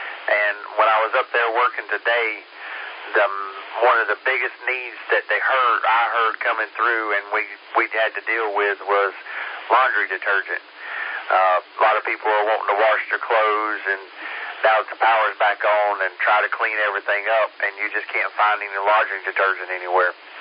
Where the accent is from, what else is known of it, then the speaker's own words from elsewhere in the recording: Penrose, North Carolina, United States; most people don't even know where this little area is at when I say I'm from Penrose.